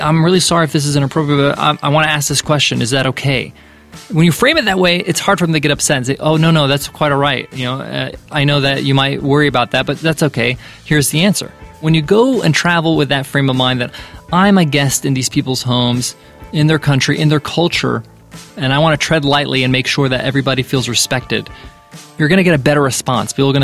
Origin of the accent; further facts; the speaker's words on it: United States; growing up as an American, when I traveled, I had to reevaluate what I thought of the world.